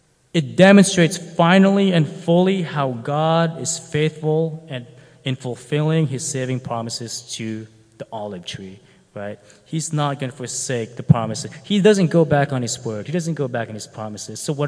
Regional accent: Philippines; I'm Filipino.

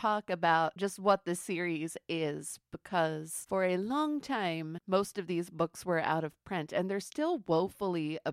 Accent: Chicago, Illinois, United States; She said to the Chicago girl. It's okay. I've only lived here 15 years.

